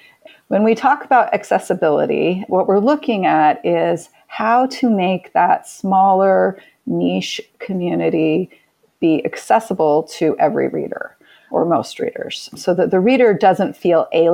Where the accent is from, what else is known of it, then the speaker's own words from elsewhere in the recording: Utah, United States; and I grew up in Utah, which is it's less so now, but growing up, it was a very homogeneous place.